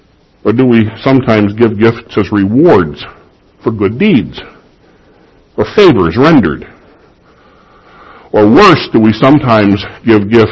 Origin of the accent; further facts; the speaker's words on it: Chicago, Illinois, United States; those Christmases growing up in Chicago.